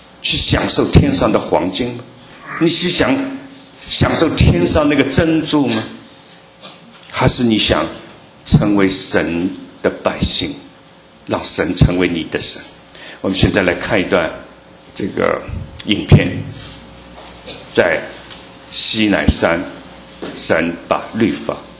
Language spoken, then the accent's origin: Chinese; China; now in United States; 我们来自中国，我们来到美国，我们为什么要来呢？